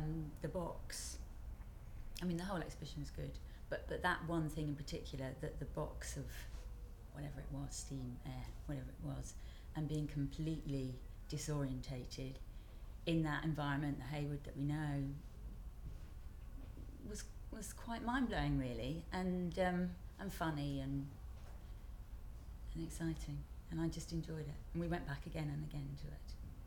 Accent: Redhill, South East England, United Kingdom; I'm 46 and I'm from Redhill.

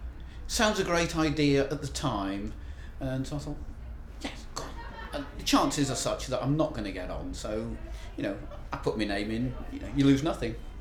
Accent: London, United Kingdom; also born or lived in Preston; I'm 50, honest. And I come from Preston in Lancashire, although I am actually from London, originally.

